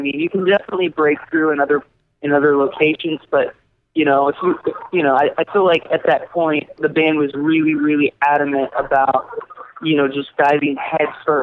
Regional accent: California, United States; at least for me personally, I grew up in Southern California, so maybe I'm a bit biased

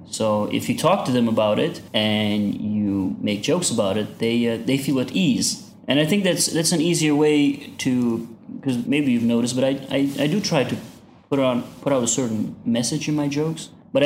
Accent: Afghanistan; I'm from Afghanistan

